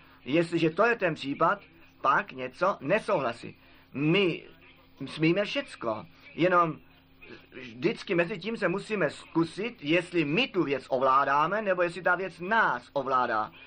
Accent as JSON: {"language": "Czech", "country": "Germany", "second_language": "Czech", "said": "jednoduše jsem řekl, já jsem Němec a přitom to zůstane"}